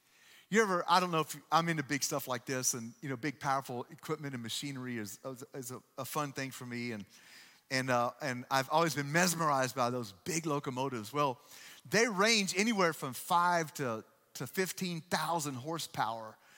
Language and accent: English; Texas, United States; And so we grew up in Texas, and in the Dallas-Fort Worth area, there's a theme park called Six Flags Over Texas.